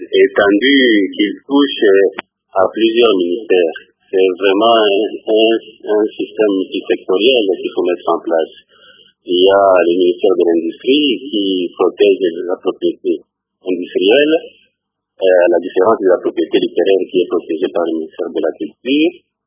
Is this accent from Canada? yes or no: no; DR Congo; ici chez nous, en RDC